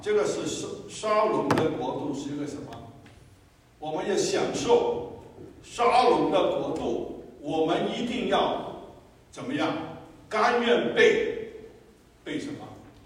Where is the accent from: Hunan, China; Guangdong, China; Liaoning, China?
Guangdong, China; 我广东人就在最怕一种动物是什么？